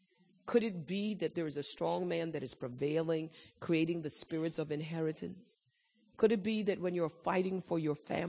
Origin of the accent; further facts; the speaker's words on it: United Kingdom; now in United States; So I'm British American. And I just so happen to have learned Ebonics. My English was a little different from American. I learned how to speak American because people kept saying, "What are you saying?" You know, so I learned how to talk, change my accent.